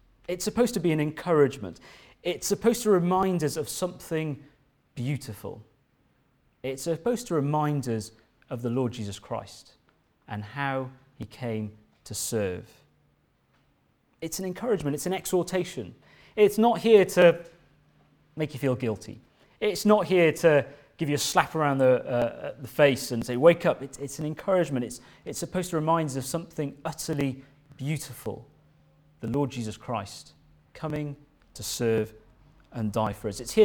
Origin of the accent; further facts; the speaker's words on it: India; I like long films, as I come from India, and Indian films are very long